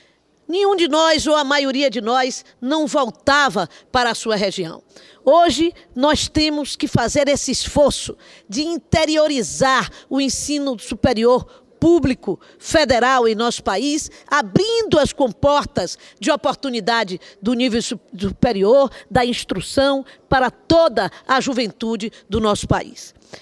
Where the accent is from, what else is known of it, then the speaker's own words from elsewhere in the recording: Alagoinhas, Bahia, Brazil; also born or lived in Cachoeira; Eu, nascida no interior do Estado, na cidade de Cachoeira, mas me criei em Alagoinhas